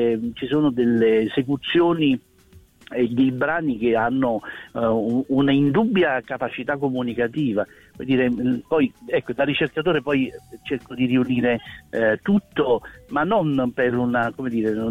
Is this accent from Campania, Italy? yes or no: yes; Naples, Campania, Italy; Sono napoletano, per cui la canzone napoletana proprio nella storia